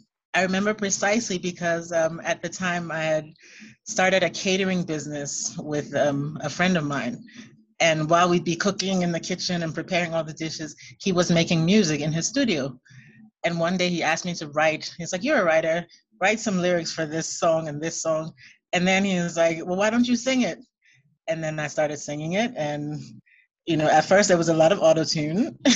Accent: Liberia; okay, I'm from Liberia, but I don't speak a local language. I don't have a local name. Do I really belong?

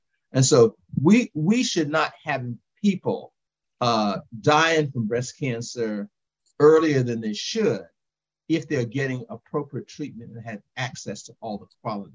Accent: North Carolina, United States; she got diagnosed with breast cancer in my hometown of rural Eastern North Carolina, we all live in the same area.

